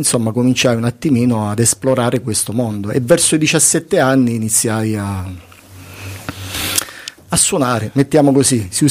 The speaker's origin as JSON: {"language": "Italian", "town": "Barcellona Pozzo di Gotto", "region": "Sicily", "country": "Italy", "said": "Di Barcellona."}